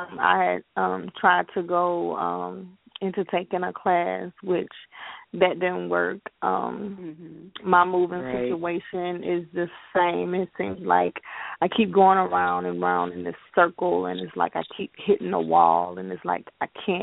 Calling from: Georgia, United States

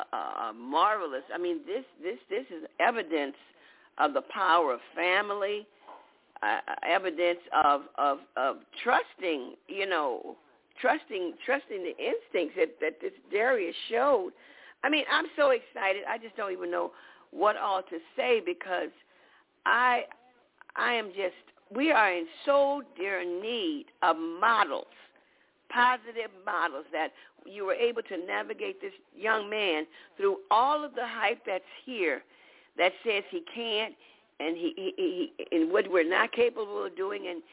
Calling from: Chicago, Illinois, United States; from Chicago

